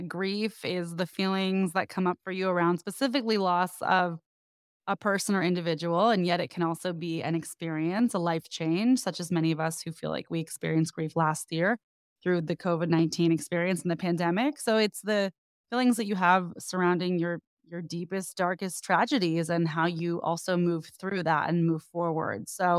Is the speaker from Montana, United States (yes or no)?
no; California, United States; now in Los Angeles, United States; No, I'm from the Bay. I've been in LA a long time now from USC Theater School and beyond.